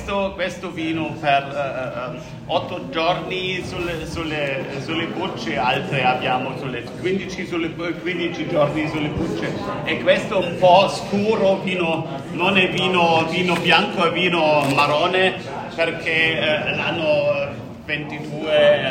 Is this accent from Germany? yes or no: yes; Germany; Italian is a second language; Scusate il mio italiano imperfetto, perché io sono un tedesco